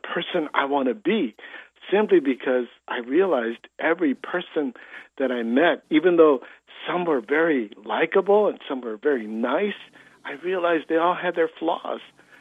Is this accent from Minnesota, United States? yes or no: no; Los Angeles, California, United States; also born or lived in Gardena / Orange County; And then I grew up in Los Angeles, then moved to Gardena, California, then Orange County. And that's basically my travels.